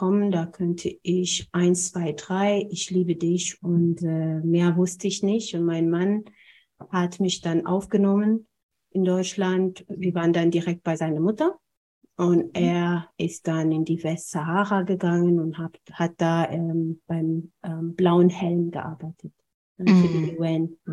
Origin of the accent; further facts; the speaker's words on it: Ethiopia; German is a second language; now in Germany; In meiner Kindheit in Äthiopien gab es nicht diese Frage, was willst du werden, wenn du groß bist?